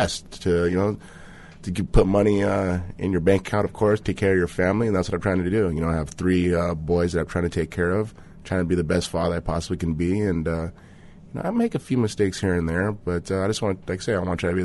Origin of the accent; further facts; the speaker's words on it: Huntington Beach, California, United States; there was the UFC bad boy, Tank Abbott, and I was from Huntington Beach, and I was a young kid